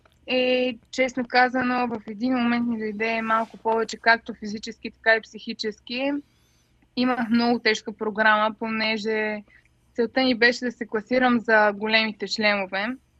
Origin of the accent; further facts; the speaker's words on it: Stara Zagora, Stara Zagora Province, Bulgaria; now in United States; аз съм от Стара Загора